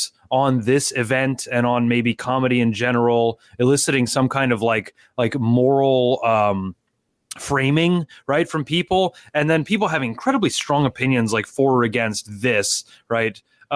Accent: United States; And by the way, I say that as an American, right, who doesn't really like the American government

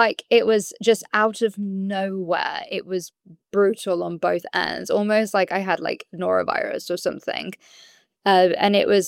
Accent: United Kingdom; running to the loo, as we like to say as a Brit

